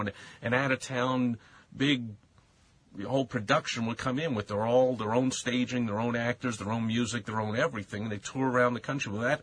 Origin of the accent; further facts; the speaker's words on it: New York City, New York, United States; which me, being a New Yorker, I wouldn't figure that.